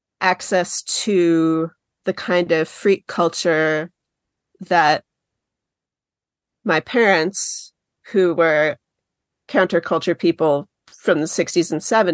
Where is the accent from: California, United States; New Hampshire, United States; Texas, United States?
New Hampshire, United States; Concord; for me, I grew up in Concord, New Hampshire, which is obviously a bustling hub of culture now.